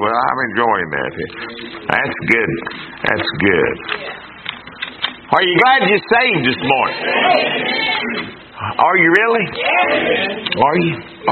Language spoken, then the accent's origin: English; United States; and then I'm glad and thankful that I'm an American.